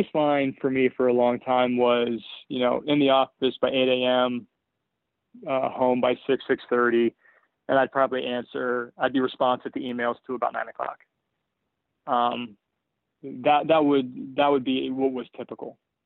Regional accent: Columbus, Ohio, United States; I'm from Columbus, Ohio. I did my undergrad at Ohio State.

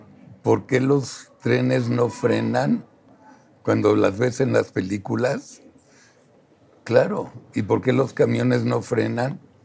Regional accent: Mexico; Yo como mexicano estoy bien orgulloso a día de hoy

